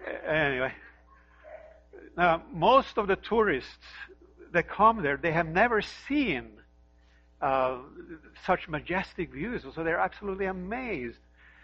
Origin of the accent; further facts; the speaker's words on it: Norway; I grew up in Norway, as all of you know.